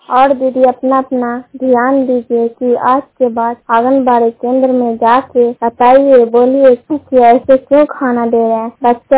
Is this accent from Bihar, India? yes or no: yes; Ekangarsarai, Bihar, India; मैं एकंगर सराय के रहने वाली हूँ, प्रखंड एकंगर सराय नालंदा।